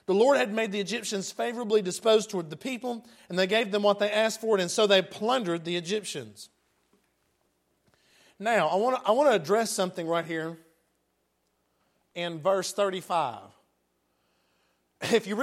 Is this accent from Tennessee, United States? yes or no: yes; Jackson, Tennessee, United States; I'm from Jackson, Tennessee.